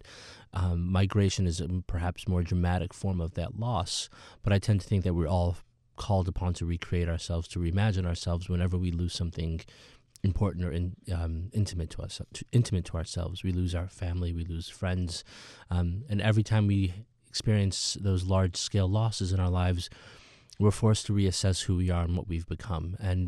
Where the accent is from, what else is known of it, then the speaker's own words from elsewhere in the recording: Peoria, Illinois, United States; some of the people that I knew growing up in Peoria, Illinois, trying to write about this type of community, this type of sort of small Midwestern town.